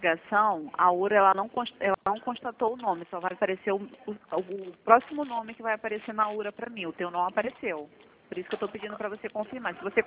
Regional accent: Rio de Janeiro, Brazil; Aqui a gente é carioca.

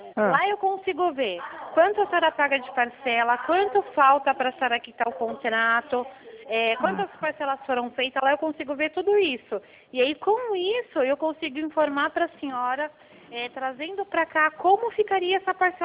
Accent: São Paulo, Brazil; Eu sou paulista mesmo.

